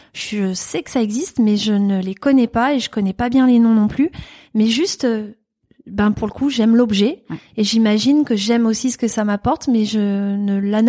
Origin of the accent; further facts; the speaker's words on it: Ajaccio, Corsica, France; also born or lived in Étaples / Alpe d'Huez; Je suis née dans le Nord-Pas-de-Calais, à Étaples-sur-Mer. Ensuite, j'ai grandi à Ajaccio, en Corse. Et j'ai fini, la fin de mon enfance, le début de mon adolescence, dans les Alpes, à l'Alpe d'Huez exactement.